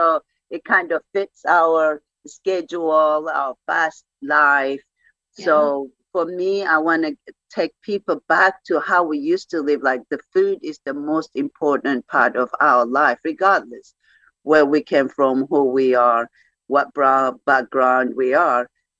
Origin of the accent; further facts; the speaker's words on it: Ethiopia; moved away; That's what is supporting us in Ethiopia, growing up in Ethiopia.